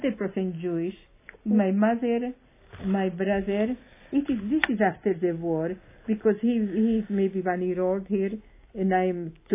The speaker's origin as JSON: {"language": "English", "town": "Bratislava", "region": "Bratislava Region", "country": "Slovakia", "said": "No, I'm from Bratislava."}